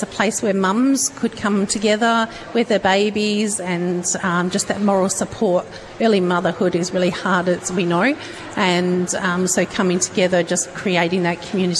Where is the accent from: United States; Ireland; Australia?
Australia; Joondalup, Western Australia; So I grew up in Joondalup and been here